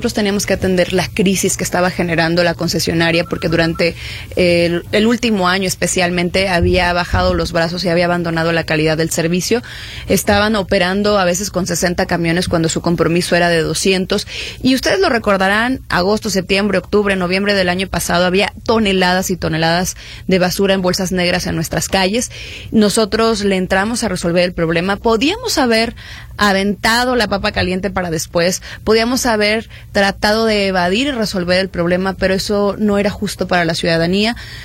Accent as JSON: {"language": "Spanish", "town": "Guadalajara", "region": "Jalisco", "country": "Mexico", "said": "lo que tenemos que hoy hacer como tapatías y tapatíos es sumarnos a este llamado"}